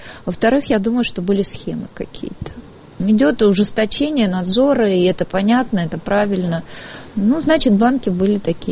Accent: Moscow, Russia; Мы, москвичи, теперь будем диктовать, что мы хотим от властей этого города.

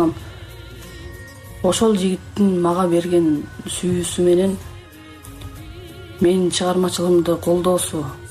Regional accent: China; now in Kyrgyzstan; тиякта Кытайда ата энең апаңды сагынасың, бир туугандарыңды сагынасың дегендей, анан эми мен бул жакта жалгызмын да.

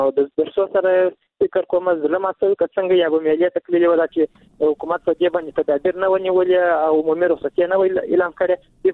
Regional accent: Kandahar, Afghanistan; له کندهار ولایت څخه یو تن محصل یم.

